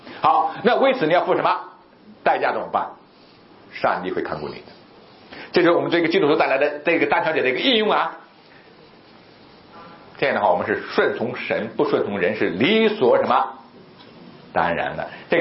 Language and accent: Chinese; China; 既然上帝让我生在中国，长在中国